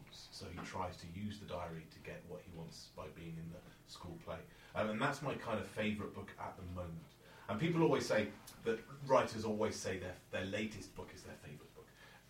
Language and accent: English; Solihull, West Midlands, United Kingdom; born there; I was born in Solihull, which is in the West Midlands, near Birmingham. But I don't have an accent, I don't think. Although maybe I do if I try. But my family are Irish, so I was one of the first to be born over here.